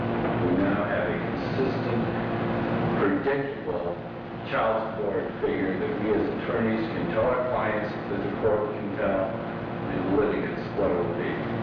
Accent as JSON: {"language": "English", "town": "Toledo", "region": "Ohio", "country": "United States", "said": "I'm from Toledo."}